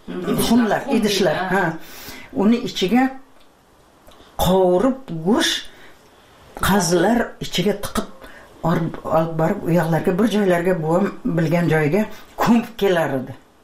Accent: Piskent, Tashkent Region, Uzbekistan; Men shu yerlarda tug'ilganman-da.

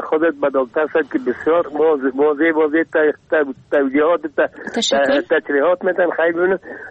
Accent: Kabul, Afghanistan; از کابل هستم.

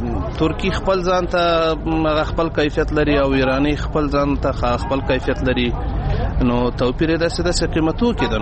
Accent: Logar, Afghanistan; زه د لوګر ولایت اوسیدونکی یم.

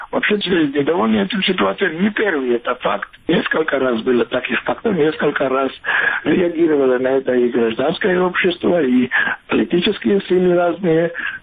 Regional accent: Georgia; поскольку я и Грузин, и поскольку можно, я могу судить

